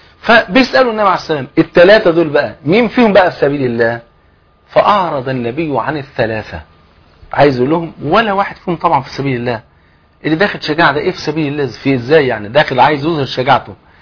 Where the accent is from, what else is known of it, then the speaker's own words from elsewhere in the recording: Egypt; يعني عارف المثل اللي عندنا في مصر